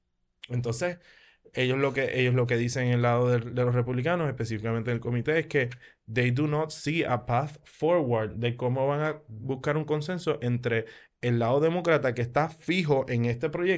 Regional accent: Puerto Rico; yo, como puertorriqueño, como ciudadano americano

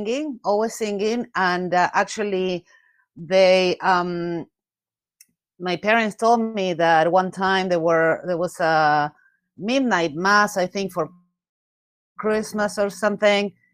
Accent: Argentina; English is a second language; And I grew up in Argentina, and we didn't have that much of all the things that you see nowadays

